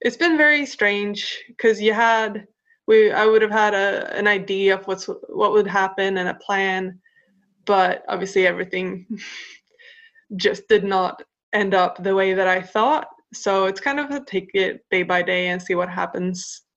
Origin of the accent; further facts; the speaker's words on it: Stockholm, Stockholm County, Sweden; in 2012, I moved to the north of Sweden. So I'm from Stockholm originally. I moved to the north of Sweden and did not end up playing handball there. I moved for uni